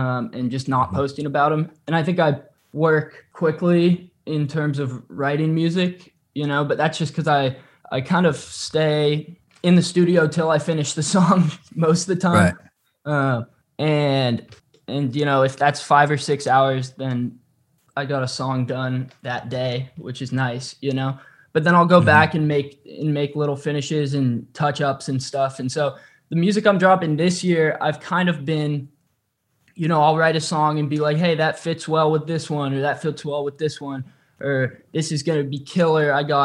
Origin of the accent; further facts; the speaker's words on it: California, United States; I grew up in California. I'm a California boy. So, you know, 60 degrees and under is chilly.